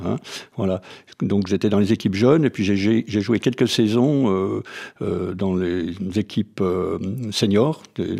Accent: Lille, Hauts-de-France, France; also born or lived in Burgundy; C'est un grand bonheur de vivre ici quand on vient de Lille.

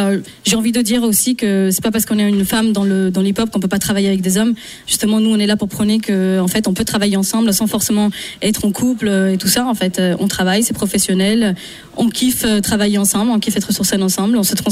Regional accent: Spain; also born or lived in Goa, India; Donc j'ai grandi en Espagne, ce qui a fait que quand j'étais petite, j'écoutais énormément de flamenco et de musique latine. Je suis indienne, donc je suis née en Inde, à Goa, qui est une ville colonisée par les Portugais.

